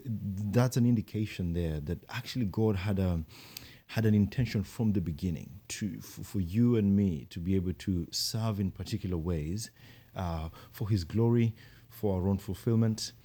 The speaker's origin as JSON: {"language": "English", "country": "Kenya", "lives_now": "Christchurch, New Zealand", "said": "Originally, we are from Kenya. And getting used to life here in New Zealand. It's been maybe 7 or 8 years now."}